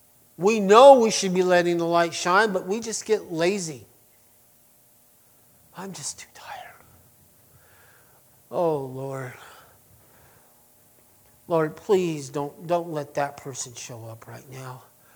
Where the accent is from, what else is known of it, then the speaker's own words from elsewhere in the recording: Berlin, United States; Growing up in Berlin, some of you might remember this.